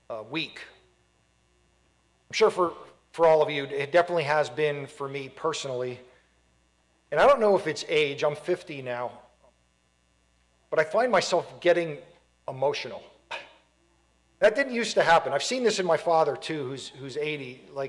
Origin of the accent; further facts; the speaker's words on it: Florida, United States; also born or lived in North Carolina, United States; We are originally from Florida, have been in North Carolina for 6 years, thought we were going to retire there.